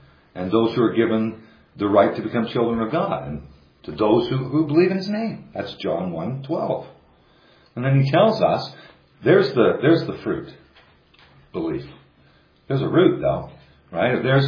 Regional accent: Canada; I'm Canadian.

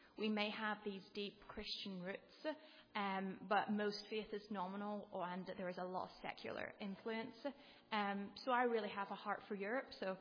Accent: Northern Ireland, United Kingdom; I'm from Northern Ireland, which is part of the UK.

